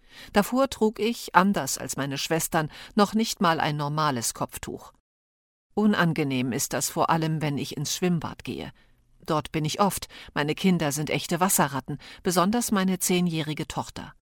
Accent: Hesse, Germany; also born or lived in Morocco; Ich bin 40 Jahre alt, in Marokko geboren und in einer Kleinstadt in Hessen aufgewachsen. Meine Eltern sind beide Berber aus Nador in Marokko.

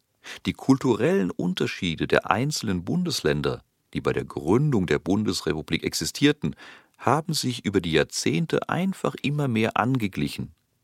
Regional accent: Rhine-Neckar, Germany; In meiner Heimat ist so die Metropolregion Rhein-Neckar entstanden, die die Städte Mannheim, Heidelberg und Ludwigshafen sowie deren weites Umland umfasst.

